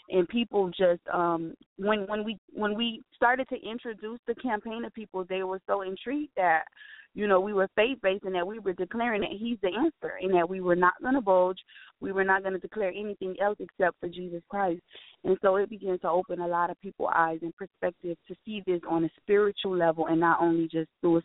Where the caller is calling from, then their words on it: Miami, Florida, United States; Miami, Florida.